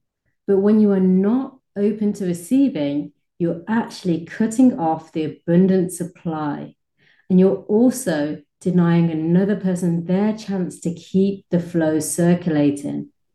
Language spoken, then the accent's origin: English; United Kingdom; also born or lived in Kuwait; now in Dubai, United Arab Emirates; So this week, I have been in my home country, the UK. I currently live in Dubai in the United Arab Emirates, and I've lived in Dubai with my family for the past 4 years, almost 4 years. But before that, we lived in another Middle Eastern